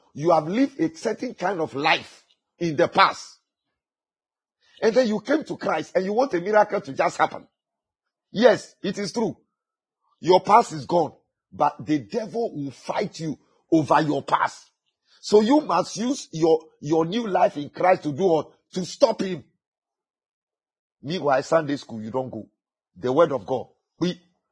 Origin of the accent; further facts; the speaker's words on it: Ghana; Oh, please, we have national foundations that I am a Ghanaian. We have a continental foundation. I am an African.